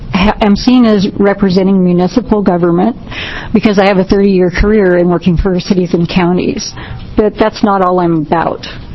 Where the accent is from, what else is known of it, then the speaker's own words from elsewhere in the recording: Bend, Oregon, United States; I'm from the Bend, Redmond area